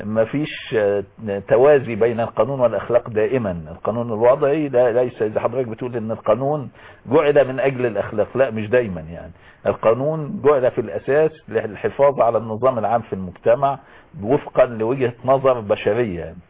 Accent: Egypt; احنا كمصريين

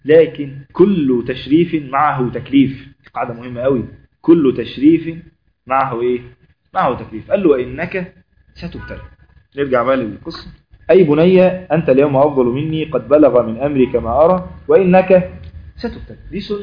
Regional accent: Egypt; يعني فيروس سي مثلا عندنا في مصر

